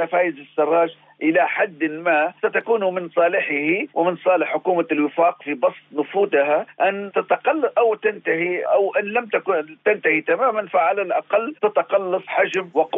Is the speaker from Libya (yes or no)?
yes; Libya; نحن صحيح ضعفاء كليبيين، ولكن نعرف تماما ما يدور